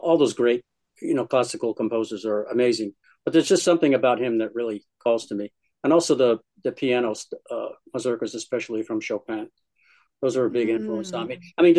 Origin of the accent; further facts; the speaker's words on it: the South, United States; I grew up in the South, and my grandmother and my mother were both from Kentucky originally